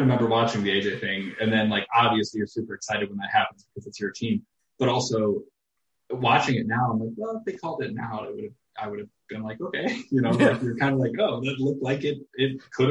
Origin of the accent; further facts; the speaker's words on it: Midwest, United States; it's just because we're both from the Midwest and we focus on the AL Central majority of the time.